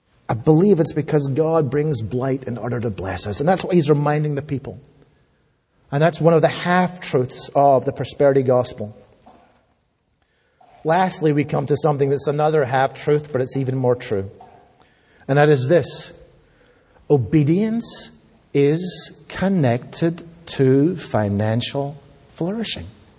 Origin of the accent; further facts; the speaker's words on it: Scotland, United Kingdom; born there; I am not a citizen of the United Kingdom where I was born. I was born in Scotland, part of the United Kingdom. But I'm not a citizen. I am a subject. That means I was born under a monarch.